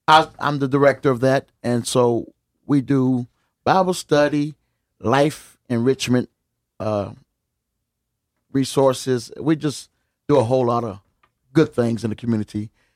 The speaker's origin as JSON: {"language": "English", "region": "Virginia", "country": "United States", "said": "Virginia."}